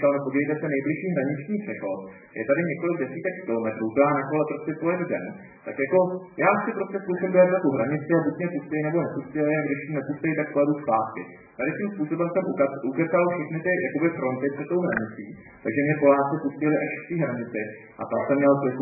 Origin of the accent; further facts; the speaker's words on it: Náchod, Hradec Králové Region, Czechia; jsem z Náchoda Polsky, jsem se dobrovolně naučil